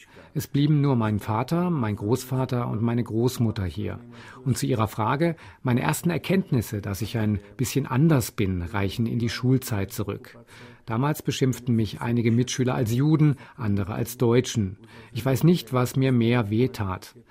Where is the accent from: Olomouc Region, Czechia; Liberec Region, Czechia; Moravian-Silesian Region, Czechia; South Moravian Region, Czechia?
Liberec Region, Czechia; Hradec nad Nisou; ich bin zwar in Liberec geboren, wir haben ansonsten aber in Görsdorf gelebt, das heute zu Hradec nad Nisou gehört.